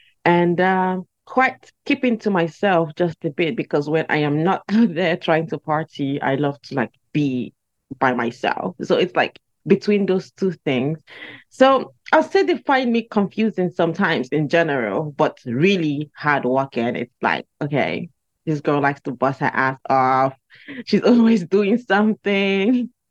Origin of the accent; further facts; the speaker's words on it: Nigeria; now in Dubai, United Arab Emirates; I came from Nigeria all the way to Dubai here